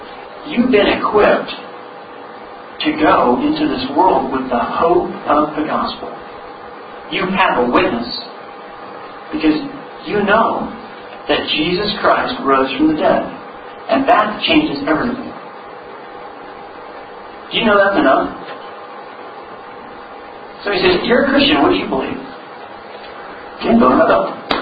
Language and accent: English; Seattle, Washington, United States; I was from Seattle. I had a big afro and a beard.